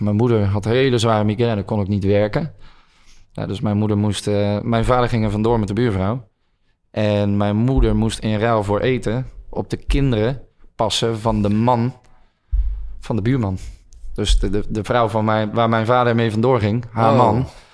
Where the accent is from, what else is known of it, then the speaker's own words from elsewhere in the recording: Hilversum, North Holland, Netherlands; En daarna ben ik voornamelijk opgegroeid in Heideuvel. Dat is een astmacentrum in Hilversum dan.